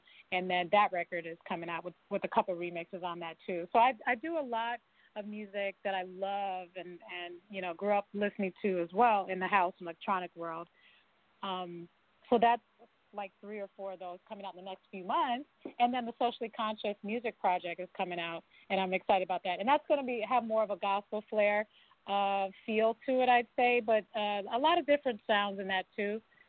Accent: Detroit, Michigan, United States; I'm from Detroit, so a lot of the music that I write and record is also in the house music world and electronic world as well.

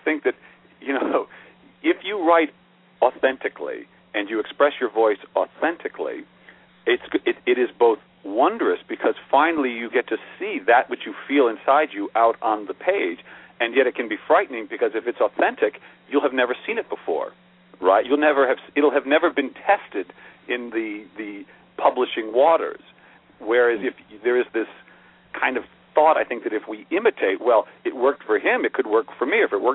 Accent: Seattle, Washington, United States; We're from the Seattle area

